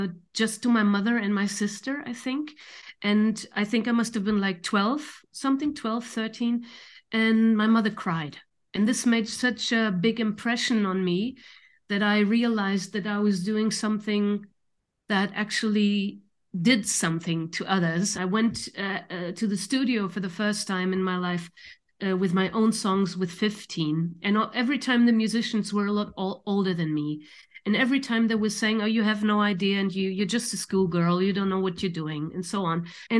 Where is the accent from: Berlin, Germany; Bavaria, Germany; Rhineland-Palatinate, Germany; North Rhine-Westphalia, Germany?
North Rhine-Westphalia, Germany; Düsseldorf; born there; English is a second language; I was born in Dusseldorf, which is North Rhine-Westphalia, how you call it, and my father is also from there